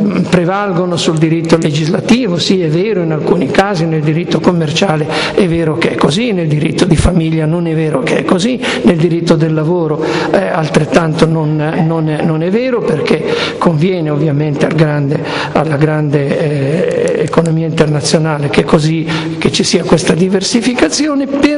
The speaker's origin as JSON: {"language": "Italian", "town": "Noli", "region": "Liguria", "country": "Italy", "tie": "born or raised there", "said": "quando io sono cresciuto a Noli in Liguria"}